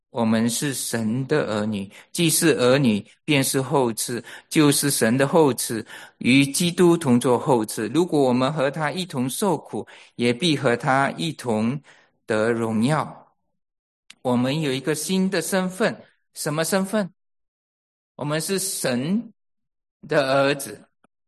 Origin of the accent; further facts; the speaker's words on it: China; 我们中国人不喜欢领养这个字，我们觉得被领养是不好的